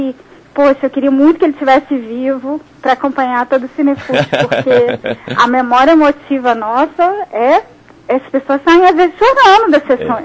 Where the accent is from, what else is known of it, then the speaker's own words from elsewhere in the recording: Minas Gerais, Brazil; Eu sou mineira.